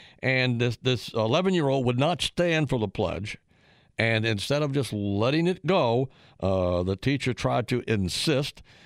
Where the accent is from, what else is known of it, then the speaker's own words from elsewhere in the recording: Cuba; now in Florida, United States; You know, I came here from Cuba. And if I feel I'm not welcome here anymore, I would find another place to live.